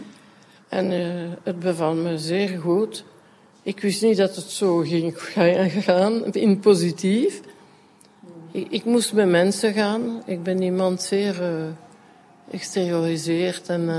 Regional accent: Brussels, Belgium; first language French; Dutch is a second language; Goed, tweetalig. Ik ben echt een Brusselaar. Soms hoort toch een beetje dat ik Franstalig ben, hè?

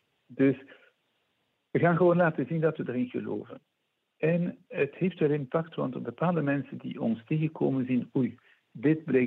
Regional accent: Hasselt, Limburg, Belgium; born there; Ik denk nu meteen aan mijn geboortestad Hasselt

